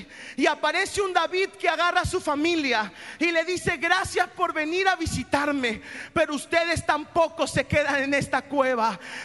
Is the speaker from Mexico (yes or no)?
yes; Mexico; now in Argentina; Bueno, soy mexicano, estoy aprendiendo a hablar argentino.